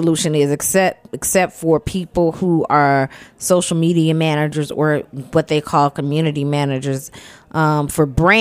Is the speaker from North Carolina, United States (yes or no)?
no; Athens, Georgia, United States; I hear it's like the little Athens, Georgia. And, you know, I am from Athens.